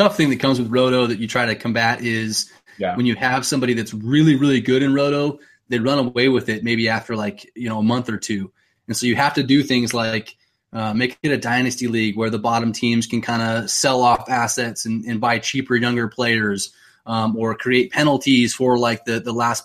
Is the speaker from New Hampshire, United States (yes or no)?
no; Phoenix, Arizona, United States; Yeah, absolutely. I'm from Arizona. So growing up in Phoenix, we didn't have the Diamondbacks until the expansion of 1998.